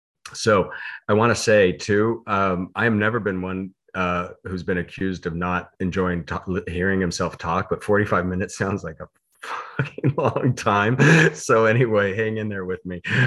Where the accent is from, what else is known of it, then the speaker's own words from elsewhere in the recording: Pasadena, California, United States; born there; I was born in Pasadena, California, and was born to a nice kind of middle class, middle class family.